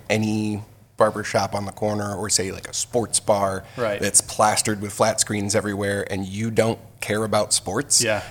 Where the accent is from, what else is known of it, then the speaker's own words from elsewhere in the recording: Illinois, United States; I grew up in the Northwest suburbs, so I didn't really know much about, you know, the Fox Valley.